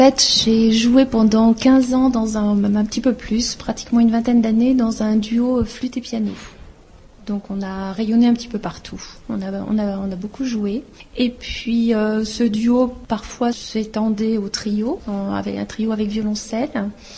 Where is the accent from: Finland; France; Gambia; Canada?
France; je suis française